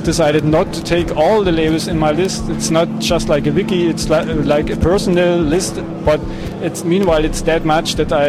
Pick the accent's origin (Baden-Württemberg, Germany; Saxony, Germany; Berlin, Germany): Saxony, Germany; Dresden; I come from Dresden, Germany, Dresden.